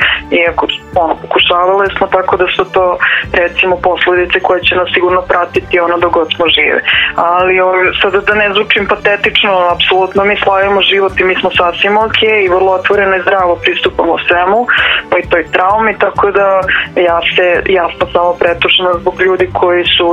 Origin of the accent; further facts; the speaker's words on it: Kosovo; Ja sam inače iz Kosova, tako da je nama cijela ta ova situacija krenula mnogo ranije nego u Srbiji.